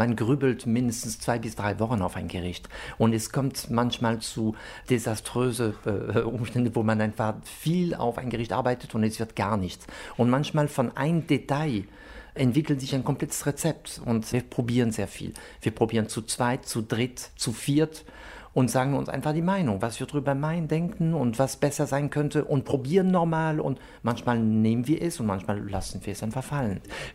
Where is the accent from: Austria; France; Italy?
France; German is a second language; now in Germany; ich komme aus Frankreich, lebe sehr glücklich seit 34 Jahren in Deutschland